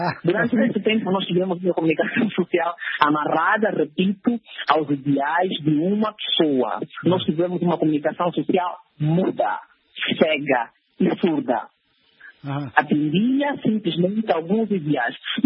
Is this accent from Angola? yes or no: yes; Angola; Nós somos angolanos em qualquer parte do mundo onde formos acolhidos